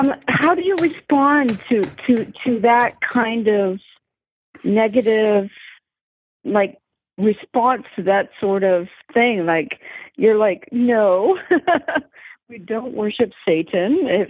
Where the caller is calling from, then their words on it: Burlington, Ontario, Canada; I'm calling from Burlington, which is just outside of Toronto